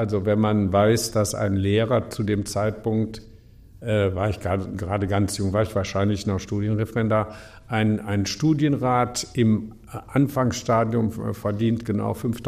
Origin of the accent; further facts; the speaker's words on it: Cologne, North Rhine-Westphalia, Germany; ich bin in Köln-Mühlheim groß geworden